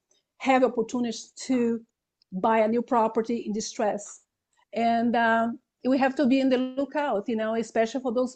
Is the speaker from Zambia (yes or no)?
no; Brazil; English is a second language; now in United States; I'm originally from Brazil, so that's why I have my accent.